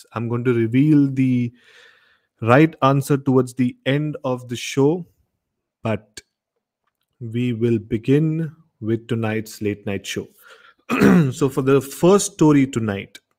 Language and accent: English; Goa, India; in tonight's episode, it's all about my favorite city, my hometown, Goa.